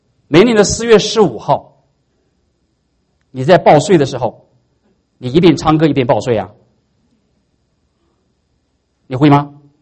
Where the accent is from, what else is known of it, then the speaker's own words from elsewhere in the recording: China; 我们中国人有句话说，月黑风高夜，杀人放火天。